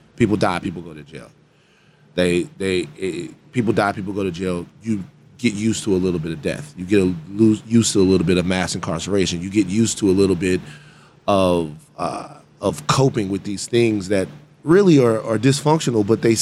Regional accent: Baton Rouge, Louisiana, United States; So I'm from South Baton Rouge, two places in South Baton Rouge, one called Gardere, the other called The Bottom.

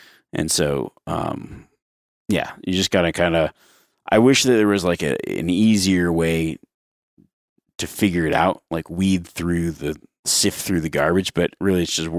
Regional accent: Nevada, United States; I grew up in Nevada, but I also, my grandpa lived in Montana.

